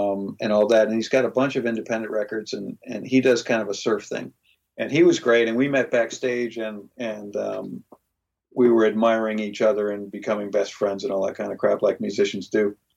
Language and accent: English; Greece; two of my best friends from growing up in Greece.